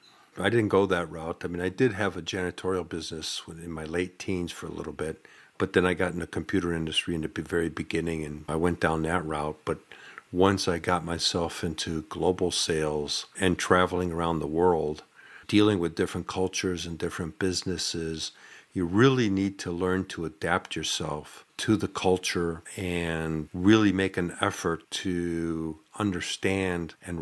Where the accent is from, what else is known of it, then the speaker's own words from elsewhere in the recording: Detroit, Michigan, United States; from Michigan, where I grew up in the Detroit metro area